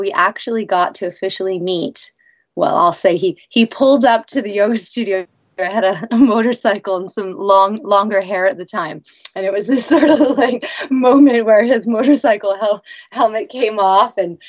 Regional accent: New York, United States; So yeah, we met down in Las Vegas, but I'm originally from New York

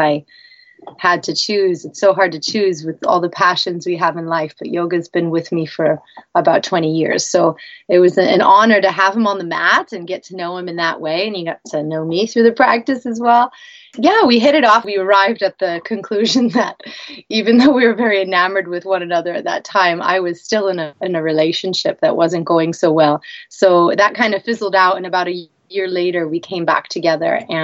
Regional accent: New York, United States; So yeah, we met down in Las Vegas, but I'm originally from New York

